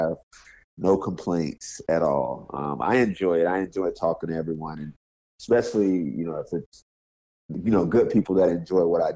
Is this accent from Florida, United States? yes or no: yes; Florida, United States; Yeah, born and raised in Southwest Florida.